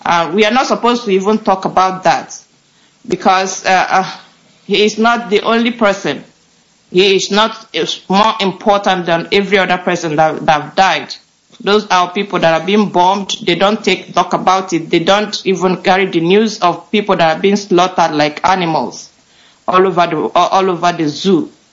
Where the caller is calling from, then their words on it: Malmö, Skåne, Sweden; I'm calling from Malmo in Sweden.